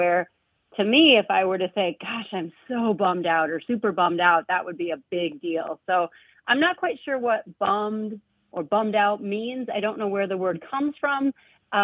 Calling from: Iowa City, Iowa, United States; I'm calling from Iowa City.

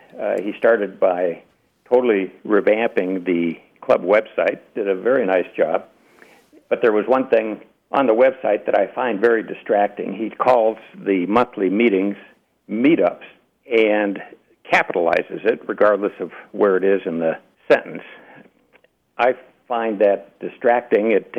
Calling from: Billings, Montana, United States; from Billings, Montana.

